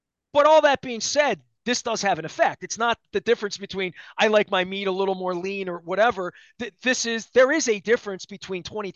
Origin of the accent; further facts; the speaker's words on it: Dundalk, Maryland, United States; I'm from Dundalk. I'm wearing a Costas shirt. I've done it all foolishly.